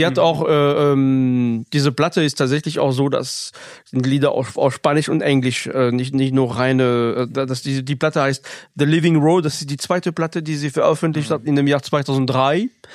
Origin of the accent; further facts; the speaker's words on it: France; Ich komme aus Frankreich, zufällig.